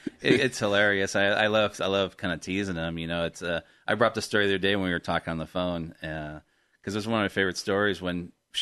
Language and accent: English; England, United Kingdom; As an Englishman, you'd think, it's very common.